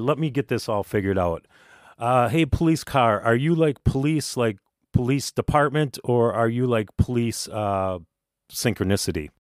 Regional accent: Minnesota, United States; but when I was growing up in Minnesota, we called that doing donuts.

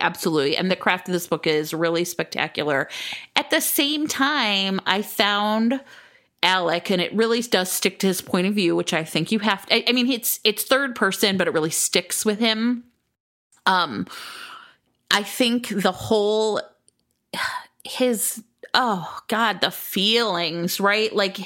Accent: United States; I'm definitely not in any way going to like say it right because I'm so American.

